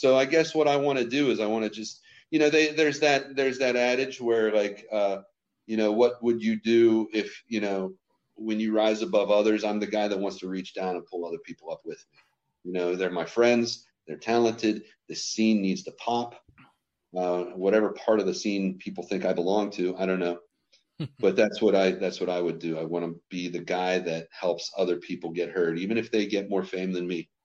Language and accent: English; Scottdale, Pennsylvania, United States; Then the following weekend, I'll be at my hometown for Scottsdale Summer Concert Series.